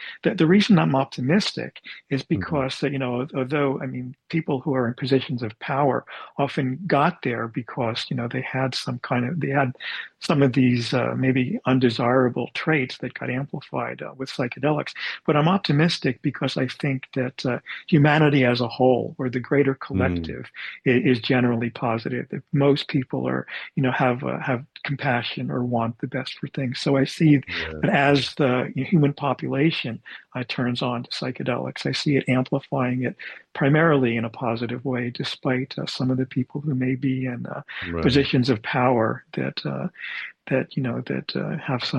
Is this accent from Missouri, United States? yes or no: no; Santa Cruz, California, United States; There are many cities here in my hometown of Santa Cruz, they've decriminalized the use of natural psychedelics.